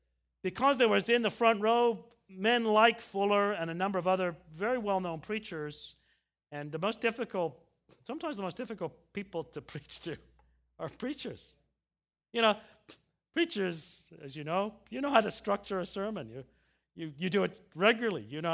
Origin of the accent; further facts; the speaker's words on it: England, United Kingdom; I grew up in England